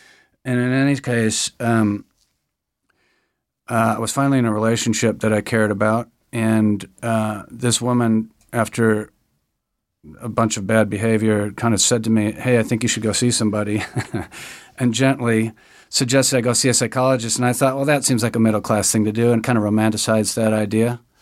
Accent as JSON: {"language": "English", "region": "Upper Midwest", "country": "United States", "tie": "born or raised there", "said": "So I grew up in the United States, in upper Midwest, in a culture that was awash in alcohol"}